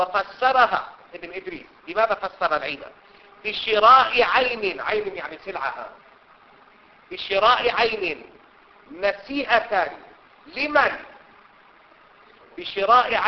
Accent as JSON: {"language": "Arabic", "country": "Lebanon", "said": "وخصوصا عندنا في لبنان بيحكي كلمة عربي وكلمتين إنجليزي مثلا، كلمة عربي وثلاثة فرنسي"}